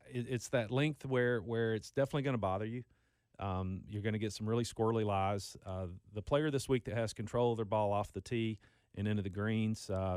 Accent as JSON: {"language": "English", "country": "United States", "said": "I'm one that even being an American, I feel like it's somewhat unfair that three of the major championships are on U.S. soil."}